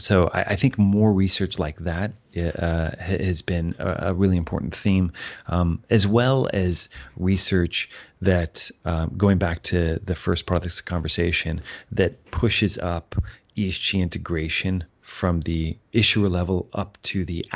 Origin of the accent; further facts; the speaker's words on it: California, United States; I mean, particularly in California. I'm from California with regard to the wildfires.